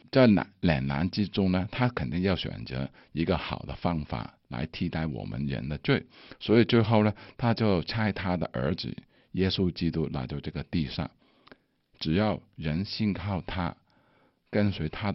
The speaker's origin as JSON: {"language": "Chinese", "country": "Hong Kong", "moved": "yes", "lives_now": "United States", "said": "因为我是从香港过来的，那么香港的天气呢就没有美国这个天气冷，有很少看到有雪。"}